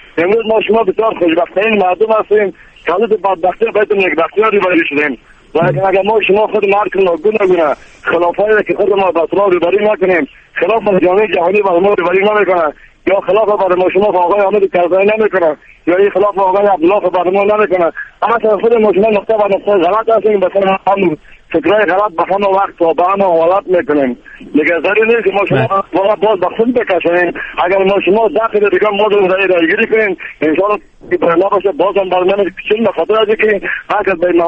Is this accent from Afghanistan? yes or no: yes; Afghanistan; ما افغان هستم، از افغانستان هستم.